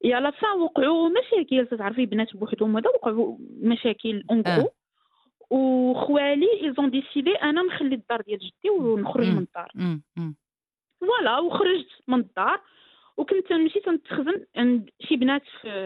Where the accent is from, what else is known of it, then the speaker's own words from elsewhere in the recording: Khemisset, Rabat-Salé-Kénitra, Morocco; moved away as an adult; j'ai eu mon bac Armisec. C'est une petite ville. J'ai quitté Khmisat, je suis partie à Casablanca pour mes études